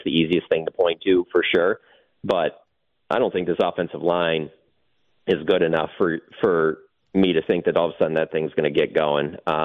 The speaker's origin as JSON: {"language": "English", "town": "Detroit", "region": "Michigan", "country": "United States", "said": "so I'm from Detroit."}